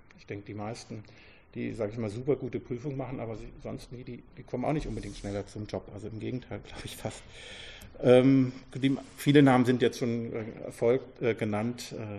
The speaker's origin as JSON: {"language": "German", "region": "Bavaria", "country": "Germany", "said": "Ich fange an mit einer Geschichte, die natürlich bei uns in Bayern spielt."}